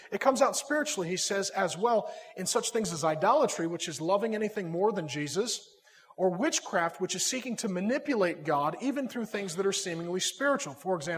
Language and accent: English; SeaTac, Washington, United States; I grew up in the South and in SeaTac